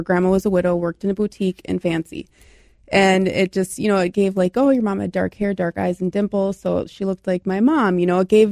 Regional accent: Minnesota, United States; Well, I am from the Twin Cities area. I moved down to Red Wing in 2023

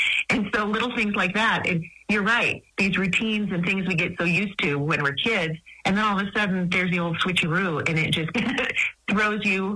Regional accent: Miles City, Montana, United States; And even though I grew up in Miles City, I could not tell you the names of the streets I rode down.

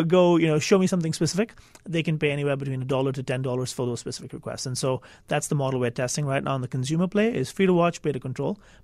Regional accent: India; I'm from India originally

